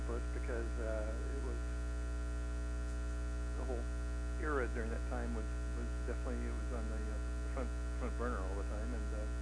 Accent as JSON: {"language": "English", "town": "Houston", "region": "Texas", "country": "United States", "tie": "born or raised there", "said": "I grew up in Houston, yes."}